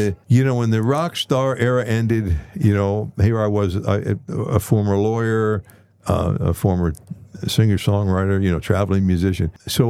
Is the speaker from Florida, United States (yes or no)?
yes; St. Petersburg, Florida, United States; But I'm from St. Pete.